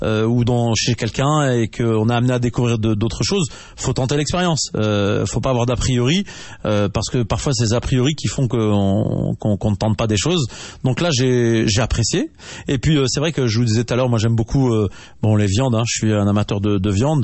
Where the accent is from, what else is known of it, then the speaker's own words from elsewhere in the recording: Nantes, Pays de la Loire, France; on est de Nantes à la base, donc on a un jardin là